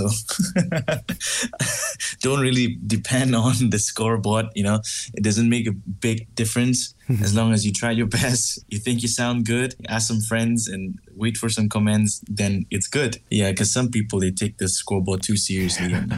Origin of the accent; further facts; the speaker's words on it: Ipoh, Perak, Malaysia; also born or lived in Kuala Lumpur; I'm from Ipoh, born and raised in Ipoh. I worked in KL, and now I'm back in Ipoh because of family business.